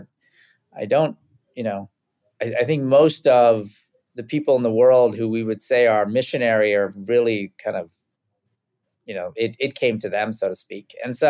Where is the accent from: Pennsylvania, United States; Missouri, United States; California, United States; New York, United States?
California, United States; Campbell; But I literally grew up in a small middle-class city called Campbell.